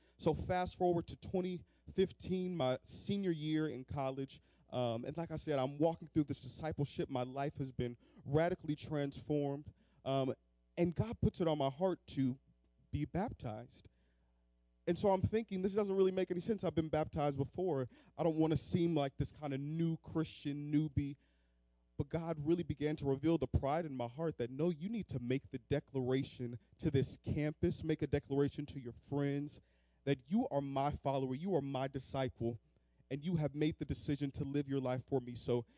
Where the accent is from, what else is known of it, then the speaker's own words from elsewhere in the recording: California, United States; now in New Orleans, United States; And so I grew up in California, loved it, but I decided to come all the way out to Louisiana.